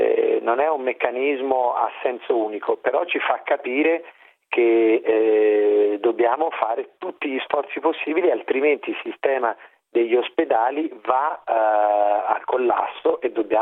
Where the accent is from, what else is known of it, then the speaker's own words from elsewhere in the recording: Naples, Campania, Italy; born there; Capisco la situazione difficile della Campania, conosco bene quella regione, sono nato a Napoli